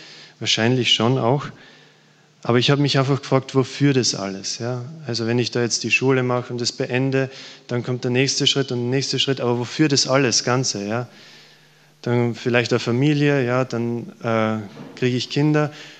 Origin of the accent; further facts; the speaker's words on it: Styria, Austria; ich komme aus der Steiermark